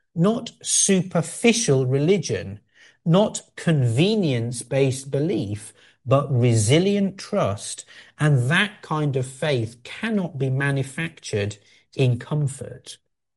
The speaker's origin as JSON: {"language": "English", "town": "Sheffield", "region": "Yorkshire and the Humber", "country": "United Kingdom", "tie": "born there", "said": "May not sound like it, but I was born in Sheffield, and Sheffield is known for making steel."}